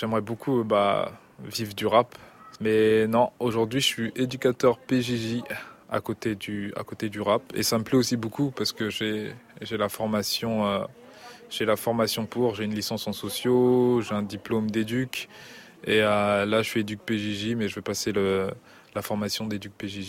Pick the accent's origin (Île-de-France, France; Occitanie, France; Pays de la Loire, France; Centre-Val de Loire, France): Centre-Val de Loire, France; Orléans; C'est là où j'ai grandi. Ça m'évoque des souvenirs, ça m'évoque l'école, ça m'évoque les amis, la famille. Pour moi, c'est un peu une base, parce que je viens d'ici